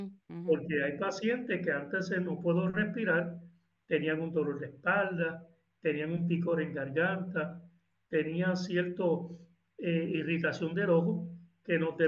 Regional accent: Jayuya, Puerto Rico; porque yo soy de ese pueblo, yo soy de Jayuya.

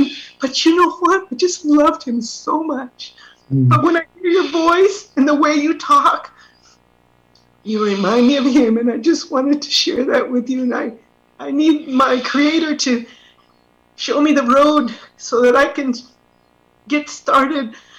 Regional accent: Hatch, New Mexico, United States; We're from Hatch, New Mexico, and I don't know any of that.

